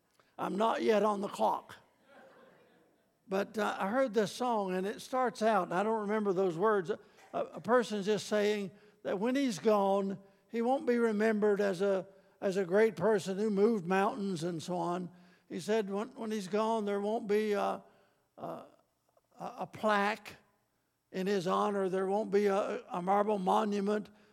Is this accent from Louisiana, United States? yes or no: no; Tennessee, United States; I was raised in East Tennessee